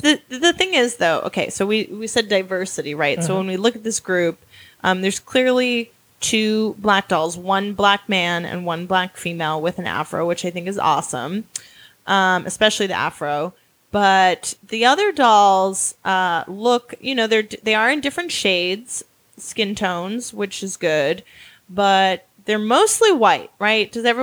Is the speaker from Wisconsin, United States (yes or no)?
yes; Wisconsin, United States; I grew up in Wisconsin, so I didn't ever really think of it that there, I mean, that's my white privilege, right?